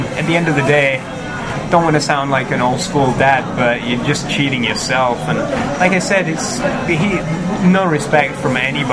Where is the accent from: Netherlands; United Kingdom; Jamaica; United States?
United Kingdom; England; I come from England, and the arcade scene is dead there